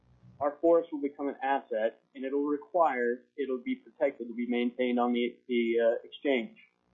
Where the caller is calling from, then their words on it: Anchorage, Alaska, United States; I'm representing myself, and I'm calling in from Anchorage.